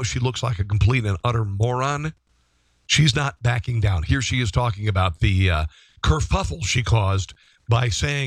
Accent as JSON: {"language": "English", "town": "Neola", "region": "Iowa", "country": "United States", "tie": "born or raised there", "said": "And we would go into my hometown, a little town in Iowa called Neola, Iowa."}